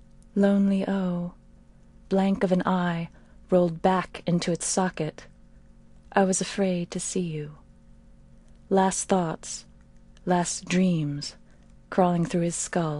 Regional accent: New York, United States; And especially since this was upstate New York, this was not like growing up in New York City or in Los Angeles, where there are really large Korean American and Asian American communities.

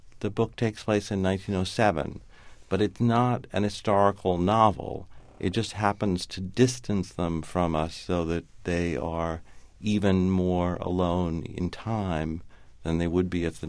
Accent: the South, United States; I grew up in the South in the country, and one thing you learned was any eccentricities that happened in your own town were kind of okay.

